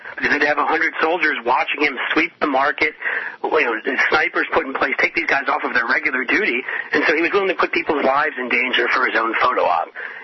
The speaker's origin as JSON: {"language": "English", "town": "New York City", "region": "New York", "country": "United States", "tie": "born or raised there", "said": "a mayor of a town that's about as big as the building I grew up in New York."}